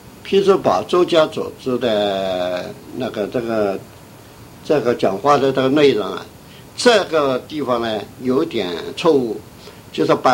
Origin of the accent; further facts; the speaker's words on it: China; 作为一个中国人，我追求的是当代中国自由文化